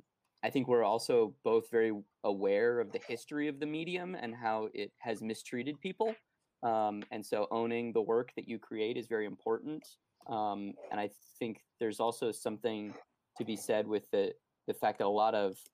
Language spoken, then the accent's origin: English; Arizona, United States; people have pointed out that Becca is from Arizona and that I'm from Arizona, which is very true.